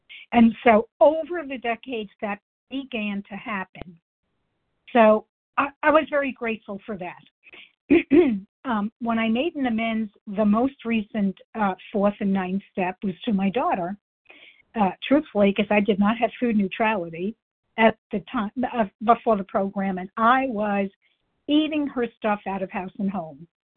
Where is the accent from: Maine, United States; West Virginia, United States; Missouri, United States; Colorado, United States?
Missouri, United States; compulsive overeater from Missouri.